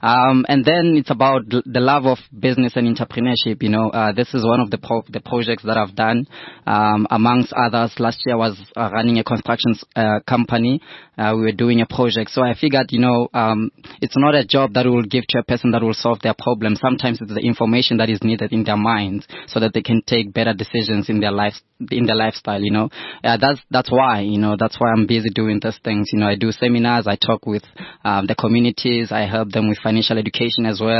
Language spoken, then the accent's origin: English; Vanderbijlpark, Gauteng, South Africa; I'm from the Val, I'm from Van der Bale, so I came all